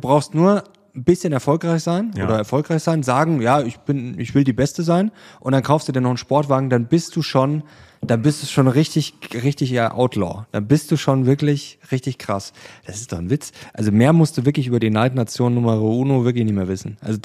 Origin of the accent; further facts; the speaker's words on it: East Germany, Germany; zum Beispiel bei uns in Ostdeutschland, ist ja auch ein Riesenproblem, da gehen ja auch sehr viele Leute weg.